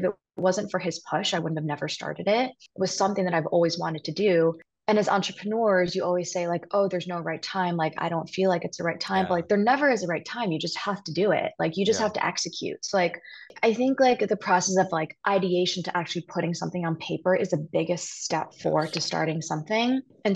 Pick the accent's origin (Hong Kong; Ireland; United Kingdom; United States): Hong Kong; first language English; Like growing up very internationally and Americanized in Hong Kong, which is also ironic, my first language is English.